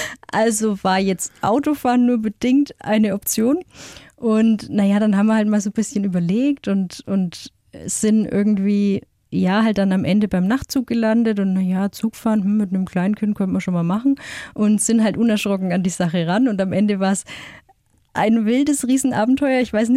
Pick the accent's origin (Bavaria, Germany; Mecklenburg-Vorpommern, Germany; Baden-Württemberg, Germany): Bavaria, Germany; wenn man sich vorstellt und sagt, ich bin aus dem Fichtelgebirge, dann überlegen die...